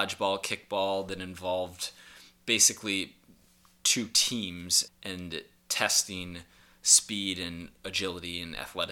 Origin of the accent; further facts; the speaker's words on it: Minnesota, United States; I grew up in Minnesota, in the middle of the USA, and was in a public school